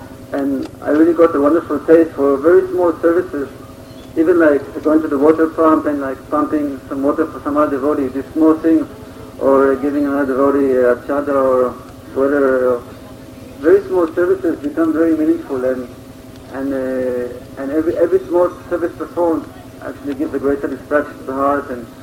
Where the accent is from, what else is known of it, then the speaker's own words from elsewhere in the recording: Israel; English is a second language; And I say a kind of a shallow answer, I'm from Israel, this and that.